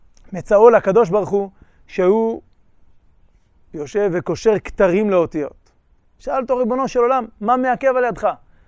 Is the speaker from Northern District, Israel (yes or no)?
yes; Northern District, Israel; אני גדלתי ברמת הגולן, במושב ברמת הגולן, והיה שם מתיחות מול סוריה, הרבה יותר מאשר היום